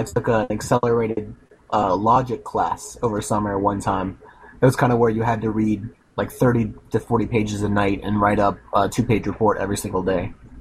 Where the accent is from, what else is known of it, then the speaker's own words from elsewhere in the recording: Florida, United States; Yeah, actually, I'm from Florida